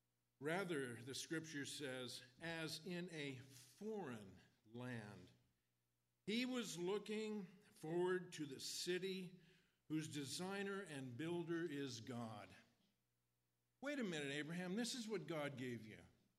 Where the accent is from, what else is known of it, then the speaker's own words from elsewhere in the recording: United States; I am an American. I have an American passport.